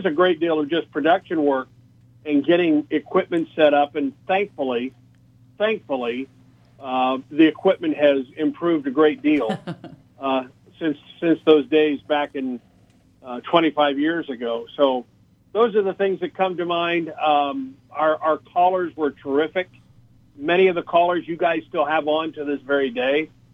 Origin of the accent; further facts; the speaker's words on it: Missouri, United States; I grew up in near St. Louis listening to Sports Open Line in St. Louis back in the 70s.